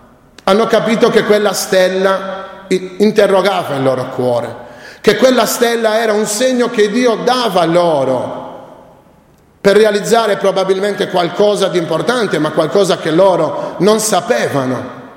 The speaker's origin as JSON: {"language": "Italian", "region": "Sardinia", "country": "Italy", "said": "noi, se vogliamo parlare in senso ampio, come italiani, ancora di più come sardi"}